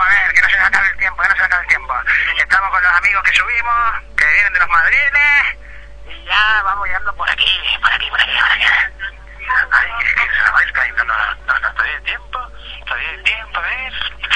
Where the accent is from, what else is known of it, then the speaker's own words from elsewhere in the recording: Canary Islands, Spain; Se nota que somos canarios y tenemos un frío.